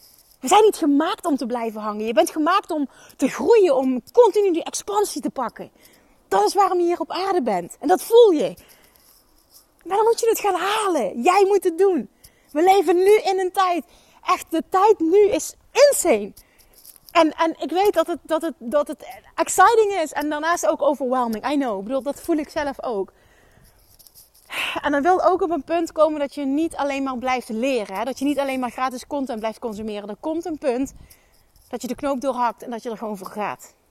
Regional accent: Limburg, Netherlands; accent: Limburg; Ik met mijn Limburgse accent.

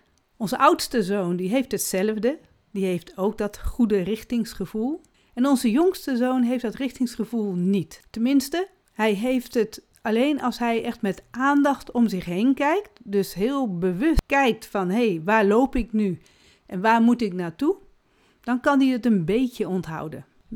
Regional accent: Almelo, Overijssel, Netherlands; born there; Ik ben in Almelo geboren. En ik weet dat ik daar geboren ben in een straat vlakbij de spoorwegovergang.

